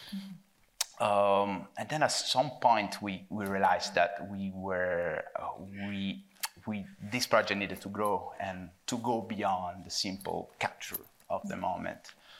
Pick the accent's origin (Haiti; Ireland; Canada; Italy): Italy; That's something that we didn't experience growing up in Italy.